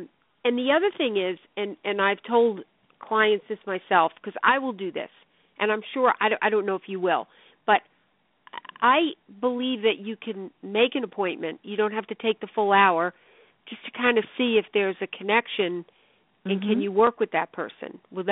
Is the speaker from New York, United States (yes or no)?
yes; New York, United States; you can hear my accent, so I'm originally from New York.